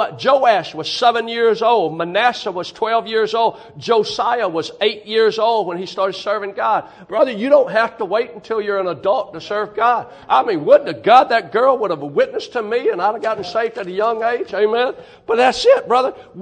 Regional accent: Alabama, United States; I remember growing up in Southeast Alabama, throwing that rifle on my shoulder, walking all day and never even huffing and puffing.

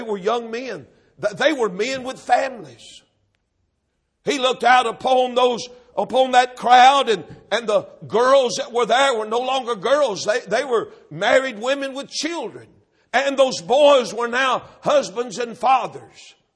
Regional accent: Texas, United States; My wife and I go back to a little old, that orphan's home we were raised in North Texas.

